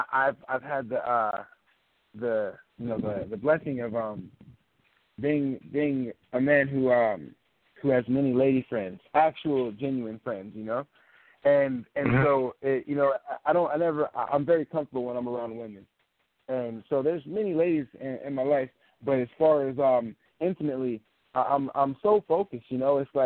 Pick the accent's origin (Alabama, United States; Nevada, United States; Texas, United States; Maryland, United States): Nevada, United States; Las Vegas; I'm from Las Vegas. All I got to do is raise the temperature, and the Daisy Dukes will come out.